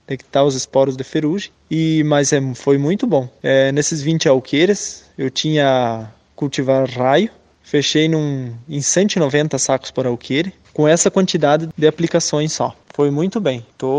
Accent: Laranjeiras do Sul, Paraná, Brazil; sou de Laranjeiras do Sul.

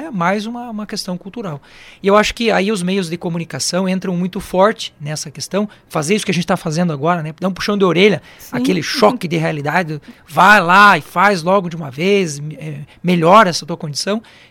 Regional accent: Santa Catarina, Brazil; now in Paraná, Brazil; eu sou de Santa Catarina, moro aqui, sou paranaense de coração

